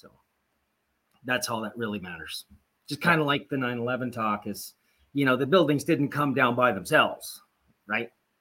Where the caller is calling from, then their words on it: Edmonton, Alberta, Canada; I'm calling from Edmonton, actually.